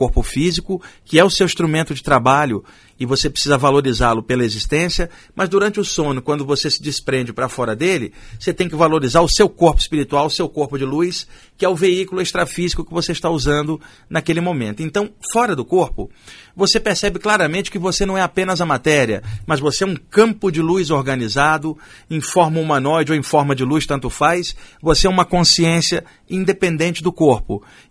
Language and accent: Portuguese; Rio de Janeiro, Brazil; now in São Paulo, Brazil; eu moro no bairro da Saúde há 10 anos. Desde que eu vim do Rio para São Paulo, logo no início da década de 90, a minha área sempre foi ali a Zona Sul.